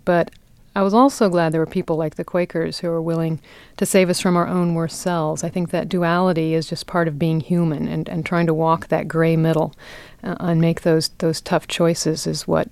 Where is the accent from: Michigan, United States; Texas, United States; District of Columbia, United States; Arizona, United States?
District of Columbia, United States; Washington; I'm from Washington, D.C.